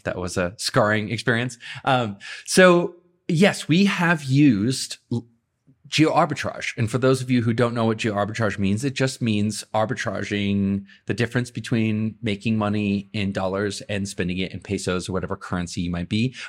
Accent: United States; Like I'm more excited about moving back to the States and being an American than I ever have been before.

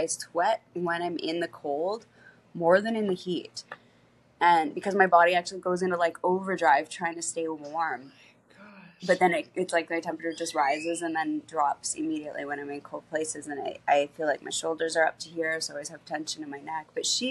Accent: Salt Spring Island, British Columbia, Canada; So I'm originally from Salt Spring Island, British Columbia, Canada. And that's where I was living.

